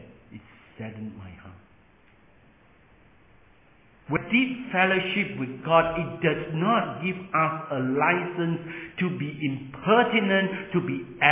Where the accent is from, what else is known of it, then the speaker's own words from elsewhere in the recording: Singapore; I come from Singapore.